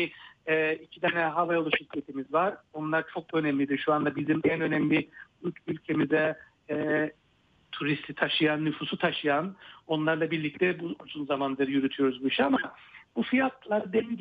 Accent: Nicosia, Nicosia District, Cyprus; ben bir Lefkoşalıyım. Doğma büyüme bir Lefkoşalıyım.

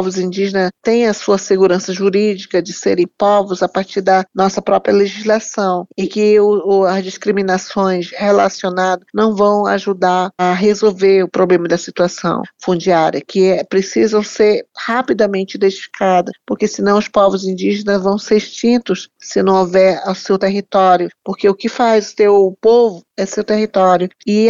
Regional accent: Amazon, Brazil; Eu sou da Amazônia, eu vim de lá com esse pensamento

